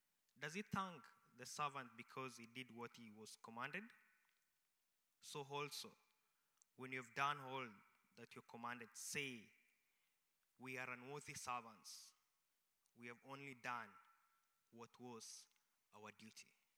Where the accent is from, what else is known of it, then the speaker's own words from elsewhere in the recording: Kenya; because I'm from Africa and I belong to Africa. But precisely, I come from Kenya. Kenya is in East Africa.